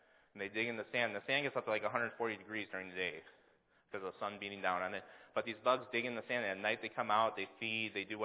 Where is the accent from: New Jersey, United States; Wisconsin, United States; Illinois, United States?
Wisconsin, United States; I'm from Wisconsin, okay, so I'm going to use an illustration from Wisconsin.